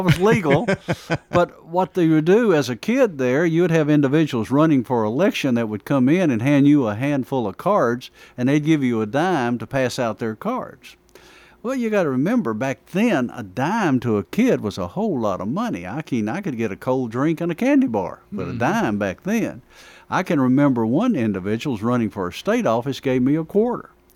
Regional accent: Versailles, United States; I can remember as a kid back in, I grew up in Versailles.

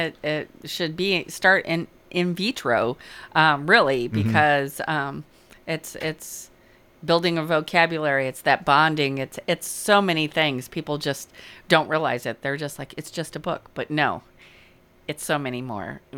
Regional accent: Chicago, Illinois, United States; Well, we're from Chicago, so how my husband drives anyway.

